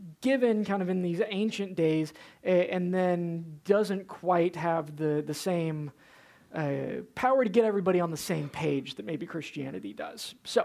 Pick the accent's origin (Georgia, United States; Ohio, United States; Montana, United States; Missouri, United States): Georgia, United States; I grew up in the Bible Belt in North Georgia, and I guess Middle Georgia.